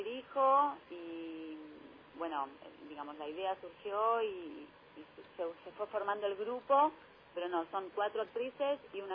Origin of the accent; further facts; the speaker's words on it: Argentina; siendo ciudadanos argentinos